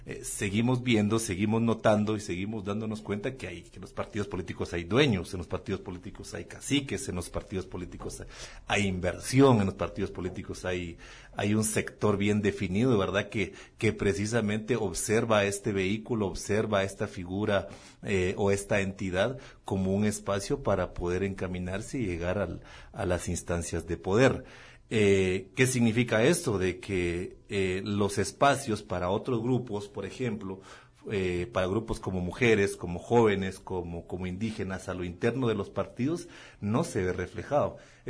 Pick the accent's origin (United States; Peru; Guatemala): Guatemala; algunos puntos que como guatemaltecos y guatemaltecas pues no estábamos muy de acuerdo, ¿verdad?